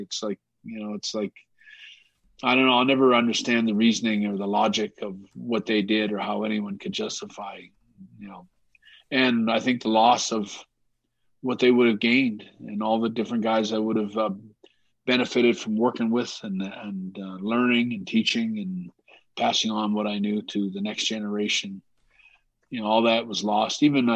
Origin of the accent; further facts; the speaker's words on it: Canada; It's kind of, you know, it's very, it's a unique place, and there's a temperament that Canadians always have a good temperament. And, you know, I think we're a better place because, you know, Canada, for the most part, we actually don't mind wearing masks